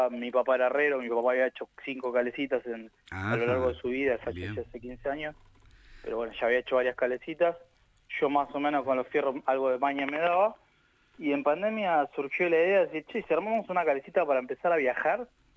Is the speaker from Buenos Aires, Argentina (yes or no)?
no; Salta, Argentina; nunca en mi vida me subí una calecita porque acá en mi pueblo no hubo? O la vez que viajé, no sé, a Salta Capital